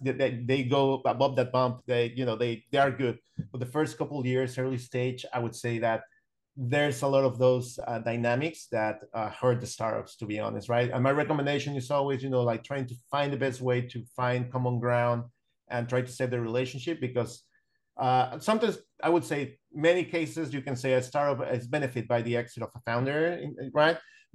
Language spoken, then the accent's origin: English; Mexico City, Mexico; so I graduated back in 2000 and I moved to Monterrey. So I'm from Mexico City